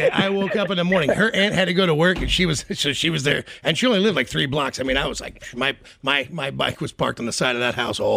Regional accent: Olathe, Kansas, United States; my good buddy Mick that I grew up with, where I grew up in Olathe, Kansas, the Kansas School for the Deaf is right there.

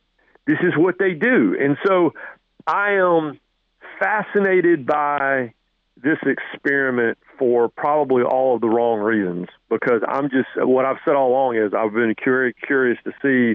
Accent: North Carolina, United States; I mean, I grew up in North Carolina. This is what North Carolina football is.

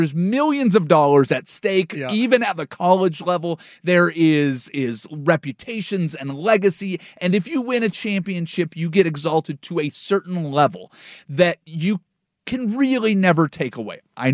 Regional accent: Vancouver, Washington, United States; I'm from Vancouver, Washington.

